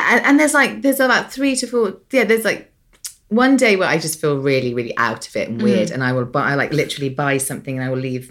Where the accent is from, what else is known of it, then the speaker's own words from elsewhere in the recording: United Kingdom; We're both British here.